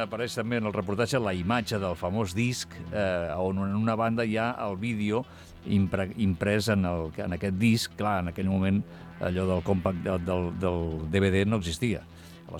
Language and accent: Catalan; Catalonia, Spain; Camino més erguit, què vols que et digui? Ets, soc català!